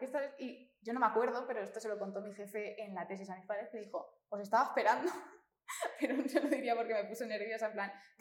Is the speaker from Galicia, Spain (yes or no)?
no; Castilla-La Mancha, Spain; also born or lived in Madrid; yo soy de una aldea de Cuenca y a mí me gusta no ir corriendo a los sitios